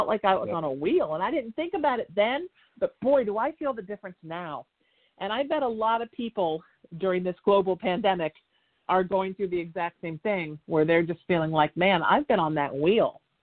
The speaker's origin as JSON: {"language": "English", "region": "East Coast", "country": "United States", "tie": "born or raised there", "also_born_or_lived": "Midwest", "said": "I was little growing up on the East Coast."}